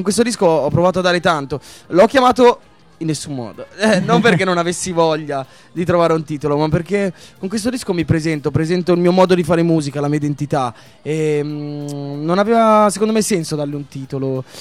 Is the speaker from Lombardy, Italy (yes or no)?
no; Carrara, Tuscany, Italy; born there; Sono nato a Carrara, in verità.